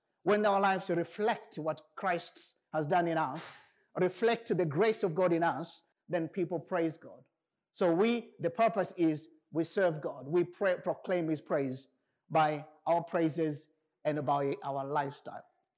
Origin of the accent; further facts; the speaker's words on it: Tanzania; now in United Kingdom; I was born in Tanzania, so my original nationality was Tanzanian, okay? So I grew up in Tanzania, and then I decided to come to UK, and then I changed my nationality into British.